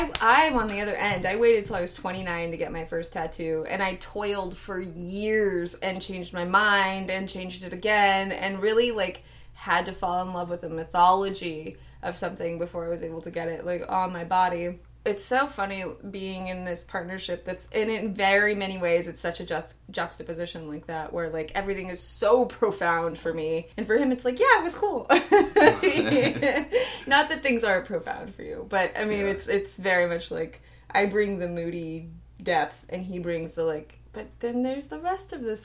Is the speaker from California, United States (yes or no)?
yes; California, United States; because I grew up poor and in the Bay, and I mean, we were just like a struggling working class family.